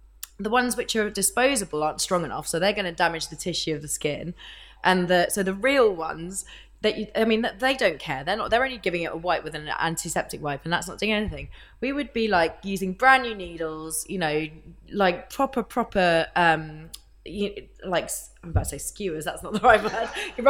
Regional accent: Paddington, London, United Kingdom; Oh my god, 13. I'm a Londoner. I'm from Paddington. And I used to go, I was in the Astoria at Rock Scene, like 13, 14 years old, Slimelight by 15.

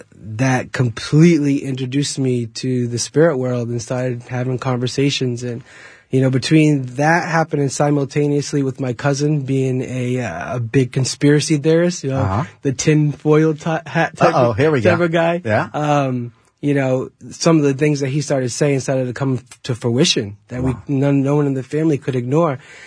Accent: Rhode Island, United States; now in Los Angeles, United States; Yeah, I'm from Rhode Island and just moved out here to L.A.

